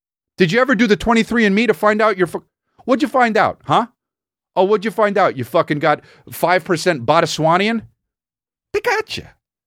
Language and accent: English; La Cañada Flintridge, California, United States; I grew up in La Cunada, and I've never been